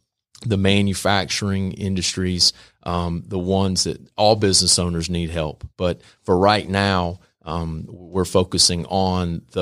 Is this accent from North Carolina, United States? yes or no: yes; North Carolina, United States; I'm from Eastern North Carolina, so I've got a lot of farming isms and old country boy isms